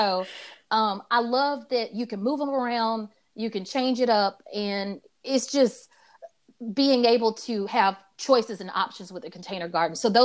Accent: Atlanta, Georgia, United States; I grew up in Atlanta during the week

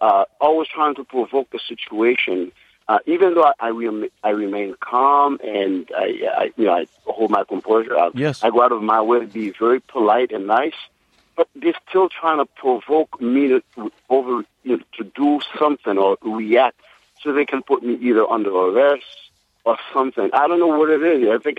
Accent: Haiti; now in United States; I've been in this country for 30 years. I'm from Haiti originally.

